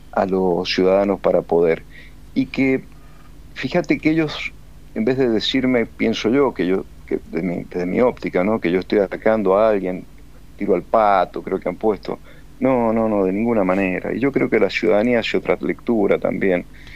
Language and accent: Spanish; Argentina; Así es como los argentinos hemos estado pagando carísima la ropa